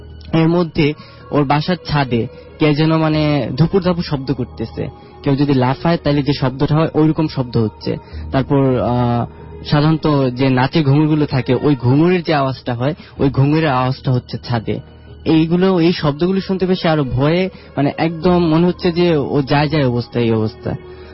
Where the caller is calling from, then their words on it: Dhaka, Dhaka Division, Bangladesh; Hello listener, আসসালামু আলাইকুম … আমি আসছি ঢাকা বসুন্ধরা থেকে।